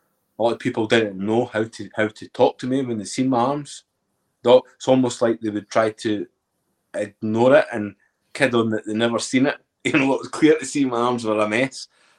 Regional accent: Edinburgh, Scotland, United Kingdom; accent: Scottish; Yeah, so I'm from Edinburgh. You can probably tell by the Scottish accent.

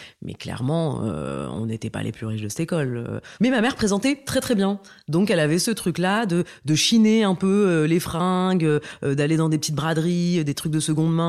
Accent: northern France, France; Alors, donc moi, j'ai grandi dans le nord de la France. Je suis née là-bas. Mes parents sont arrivés, donc ils sont tous les deux marocains.

